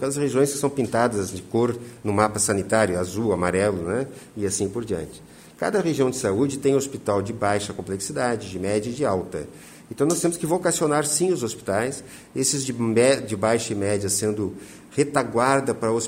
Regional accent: Santa Catarina, Brazil; Mas eu como secretário, gestor e também como catarinense eleitor

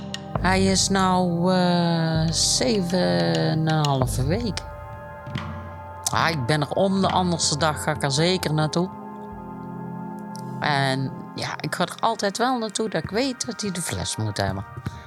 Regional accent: Oirschot, North Brabant, Netherlands; born there; Ik ben in Oorschot geboren.

